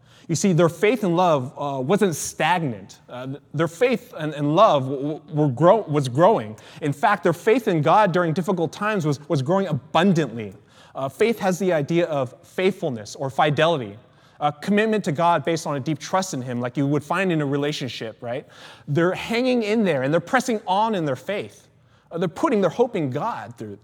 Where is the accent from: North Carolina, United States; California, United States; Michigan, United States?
California, United States; Sacramento; This idea of growth reminded me as a kid in my hometown in Sacramento.